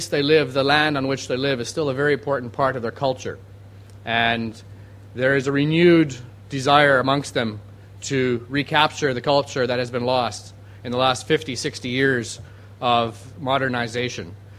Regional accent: Canada; now in Hong Kong; even though I'm living in Hong Kong, as a Canadian, Northwest Passage holds special allure for me.

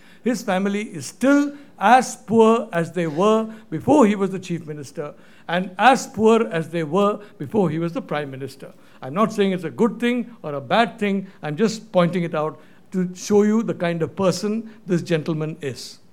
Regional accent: India; I was telling Angie that as an Indian, for me, an average length of speech is about 4 hours.

